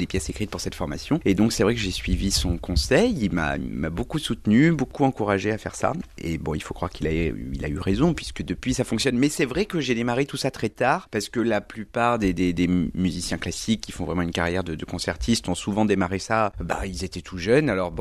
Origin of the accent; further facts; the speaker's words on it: Auvergne, France; je suis né en Auvergne, j'ai été bercé par l'accordéon musette.